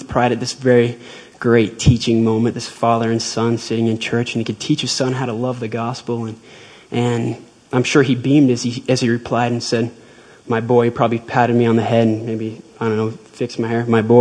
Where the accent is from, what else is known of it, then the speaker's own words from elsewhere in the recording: Bountiful, Utah, United States; As a young boy, I was maybe 5 or 6 years old. I grew up in Bountiful, Utah.